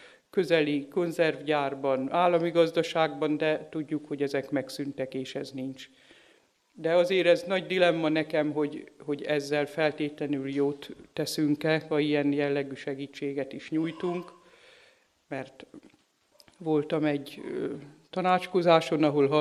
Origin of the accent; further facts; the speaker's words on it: Sárszentlőrinc, Tolna, Hungary; kerültem én oda, jövőre lesz 30 éve, tehát én ott nőttem fel ebben a faluban